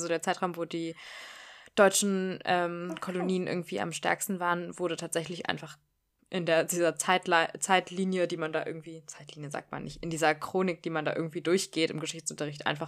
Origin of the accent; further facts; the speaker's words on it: Pakistan; weil meistens auf diese Frage von wegen, ich komme aus Pakistan